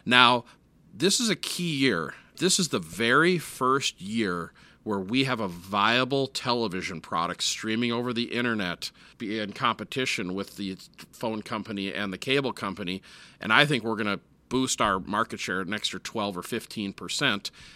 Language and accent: English; Minneapolis, Minnesota, United States; Yeah, you know, I grew up in Minneapolis.